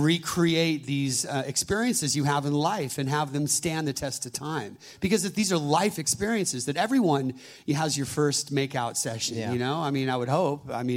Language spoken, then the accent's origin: English; California, United States; I grew up in the Bay Area, and there was I was 14, and I was at the beach in Año Nuevo, north of Santa Cruz.